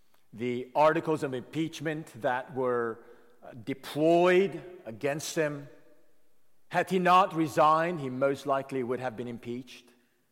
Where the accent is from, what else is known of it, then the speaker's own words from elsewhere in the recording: United States; as much as that is true for us as an American people